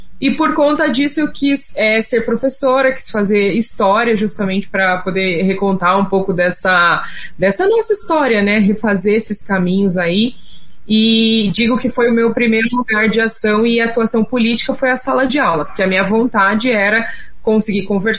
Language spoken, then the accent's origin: Portuguese; Curitiba, Paraná, Brazil; born there; nominho grande, né? E nasci aqui em Curitiba. Digo que sou uma mulher preta que nasceu em Curitiba